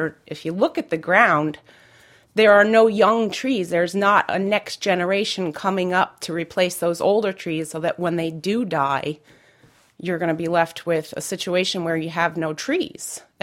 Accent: New York, United States; I'm a consulting forester in the Catskill Mountain regions of New York State. Well, I grew up in the Catskills, and I've always enjoyed being outside in the woods.

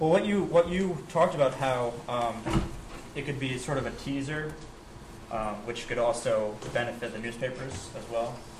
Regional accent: Rhinebeck, New York, United States; In Northern Dutchess County, where I'm from Rhinebeck

